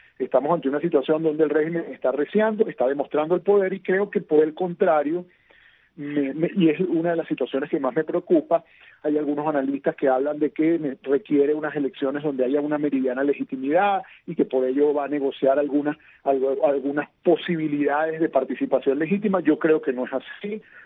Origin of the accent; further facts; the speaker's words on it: Venezuela; Y además agradezco como venezolano la lucha